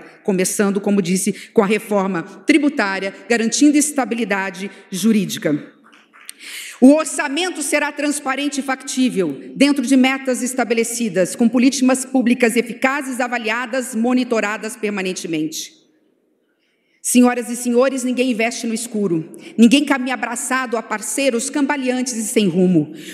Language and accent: Portuguese; Central-West, Brazil; Eu venho do interior do Brasil. É verdade que a realidade socioeconômica do Centro-Oeste, ela é infinitamente melhor do que o interior, do Norte ou do Nordeste brasileiro.